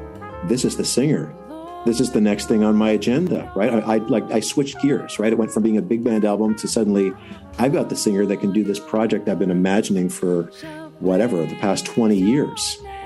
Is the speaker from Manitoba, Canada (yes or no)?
yes; Winnipeg, Manitoba, Canada; growing up, I grew up in Winnipeg